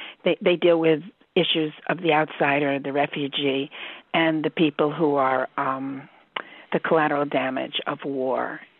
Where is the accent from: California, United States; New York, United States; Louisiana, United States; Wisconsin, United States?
New York, United States; New York City; I was brought up in New York City and Washington Heights